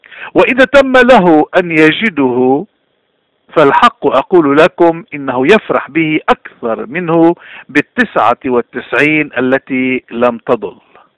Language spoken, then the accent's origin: Arabic; Lebanon; ببلدنا الأصلي لبنان